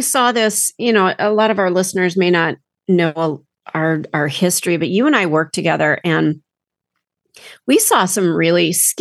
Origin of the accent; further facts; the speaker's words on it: Minneapolis, Minnesota, United States; I grew up in Minneapolis, so to me, this was like a daily occurrence.